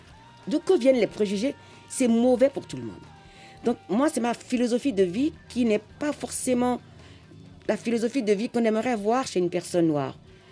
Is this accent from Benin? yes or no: yes; Benin; grandi en ville. Mes parents ne m'ont jamais fait porter de boubou à la maison. Quand je suis en jean chez moi au Bénin, personne ne me dit que je ne suis pas assez traditionnelle.